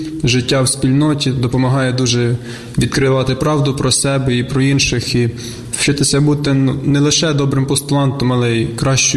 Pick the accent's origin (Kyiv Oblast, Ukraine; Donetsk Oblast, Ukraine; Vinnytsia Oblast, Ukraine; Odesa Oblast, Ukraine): Vinnytsia Oblast, Ukraine; Hnivan; Я з Гнівання